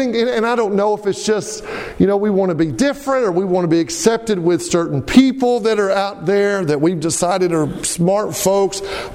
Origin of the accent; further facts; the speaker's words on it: Arkansas, United States; Now, I'm from Arkansas, but I still know the difference between up and down, I think.